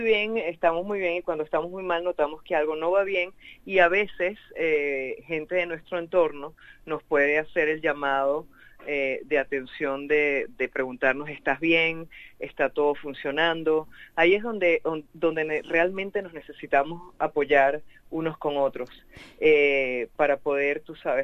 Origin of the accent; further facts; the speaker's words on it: Norway; now in Australia; yo decidí hacer esta exhibición aquí en Australia, vengo de Noruega